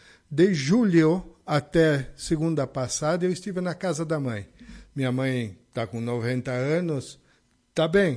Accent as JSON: {"language": "Portuguese", "town": "Nova Prata", "region": "Rio Grande do Sul", "country": "Brazil", "tie": "born or raised there", "said": "Sou natural de Nova Prata, meus irmãos todos aqui desta região de Lagoa."}